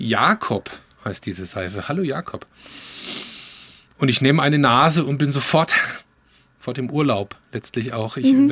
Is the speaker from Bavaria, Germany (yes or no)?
no; Baden-Württemberg, Germany; Also ich komme aus dem Taubertal, aus einem kleinen Ort